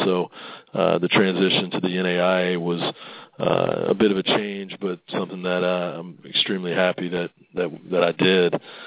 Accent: Hickory, North Carolina, United States; I grew up in Hickory, North Carolina.

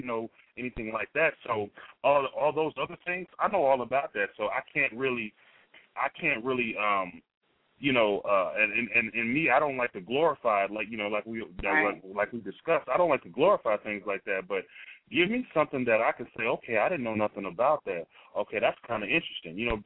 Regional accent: Chicago, Illinois, United States; you know, growing up on the South Side and in the West Side of Chicago, you know, I already know what time it is.

